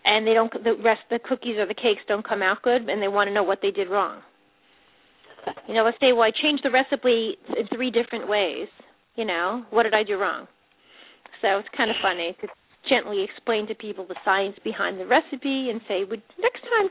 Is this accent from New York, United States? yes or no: yes; Long Beach, New York, United States; And I had mentioned to the audience that I was from Long Beach, New York, South Shore of Long Island